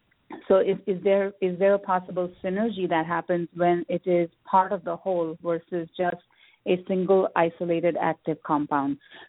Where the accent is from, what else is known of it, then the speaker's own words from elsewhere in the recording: India; based on my own cultural background, I'm from India, so I'm very familiar with how to use these spices